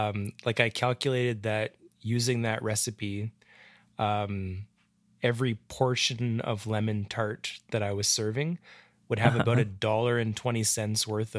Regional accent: Edmonton, Alberta, Canada; We're two chefs from Edmonton, Alberta, Canada.

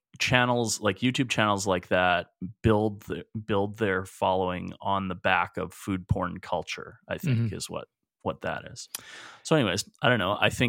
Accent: Edmonton, Alberta, Canada; We're two chefs from Edmonton, Alberta, Canada.

